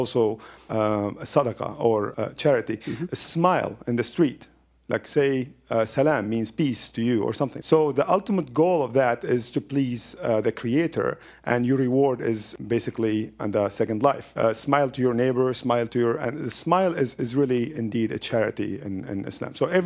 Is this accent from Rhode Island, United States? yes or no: no; Minneapolis, Minnesota, United States; also born or lived in Lebanon; I'm from Minneapolis, originally okay. From Lebanon.